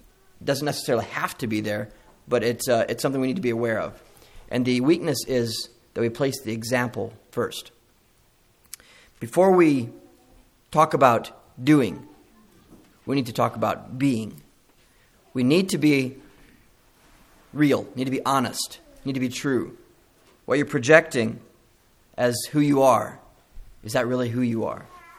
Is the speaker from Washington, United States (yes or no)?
no; Missouri, United States; I'm from Missouri, and we have, I think it's a pretty state, but it doesn't quite compare with out here